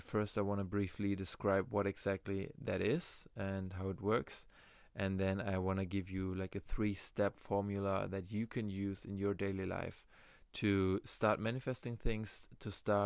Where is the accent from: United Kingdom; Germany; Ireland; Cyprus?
Germany; accent: German; English is a second language; now in Maui, United States; maybe you can also notice my accent that I have, my German accent. I kind of like it though, but right now being here on Hawaii, in Maui, since around 2 months, I can definitely see my English improving